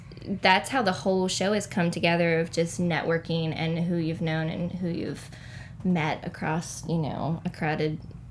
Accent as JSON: {"language": "English", "region": "Virginia", "country": "United States", "said": "I'm from Virginia originally."}